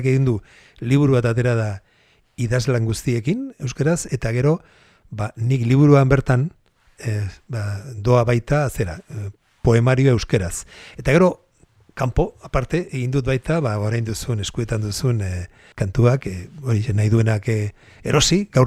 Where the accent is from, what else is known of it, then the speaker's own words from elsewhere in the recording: Zeanuri, Basque Country, Spain; now in Bilbao, Spain; Ni bizkaitarra naiz, Bizkaiko herri batikoa Gorbeia azpian dagoen, Gorbeia magalean dagoen herri bat Zeanuri izenekoa, arratiarra, Bilbotik gertu, 29 kilometro bakarrik, han jaio nintzen, Zeanurin, eta orain Bilbon bizi naiz